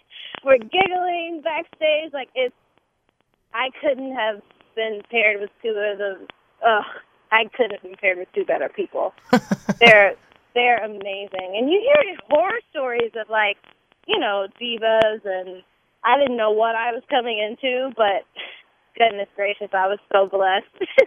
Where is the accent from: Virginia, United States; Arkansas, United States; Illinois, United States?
Arkansas, United States; West Memphis; I'm from West Memphis, Arkansas, which is right over the bridge, so I did a lot of theater in Tennessee.